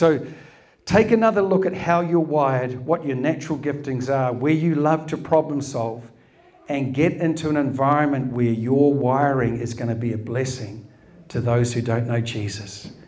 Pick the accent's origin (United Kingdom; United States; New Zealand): New Zealand; I'm a Kiwi. I was born and bred in New Zealand. I love my country.